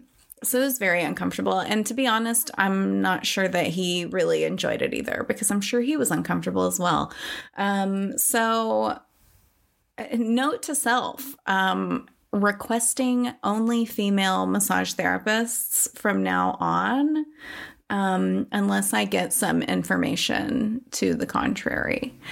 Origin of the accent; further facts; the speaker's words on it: United States; foreign to me because I'm American